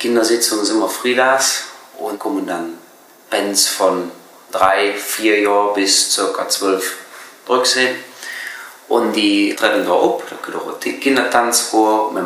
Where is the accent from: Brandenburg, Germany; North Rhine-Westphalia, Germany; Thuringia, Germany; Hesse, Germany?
North Rhine-Westphalia, Germany; Flittard; ich komme ja aus Flittard